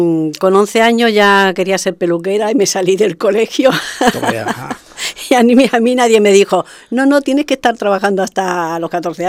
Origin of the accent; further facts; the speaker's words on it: Barcelona, Catalonia, Spain; also born or lived in Melilla; Nací en Melilla y a los 3 añitos ya a Barcelona.